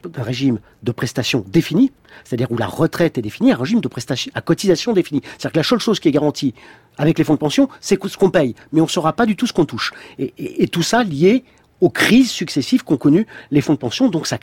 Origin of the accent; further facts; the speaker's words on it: Normandy, France; Écoutez, je suis normand, j'aime bien la Normandie